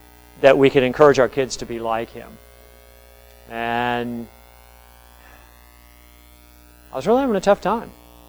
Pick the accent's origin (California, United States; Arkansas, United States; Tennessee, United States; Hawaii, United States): Tennessee, United States; Kingsport; And that third wave gets started in my hometown, Kingsport, Tennessee.